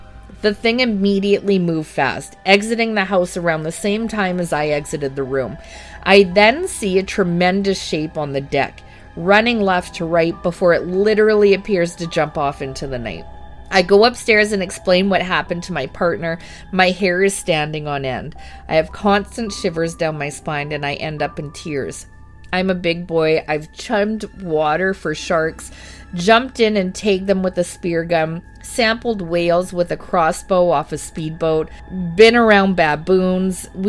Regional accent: Pennsylvania, United States; I grew up in Pennsylvania, specifically in the central Pennsylvania Appalachian region. You can probably figure out where I was, as it's the most wooded area in the middle of PA.

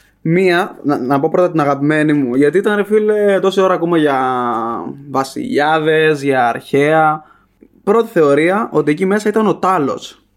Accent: Crete, Greece; Είμαι και από την Κρήτη, μην παρεξηγηθείτε την υπόλοιπη κριτική.

